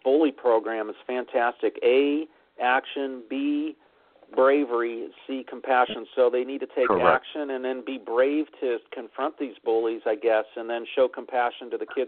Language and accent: English; Pittsburgh, Pennsylvania, United States; I grew up in Pittsburgh, and they would come around New Year's Eve time, Christmas, New Year's Eve time every year.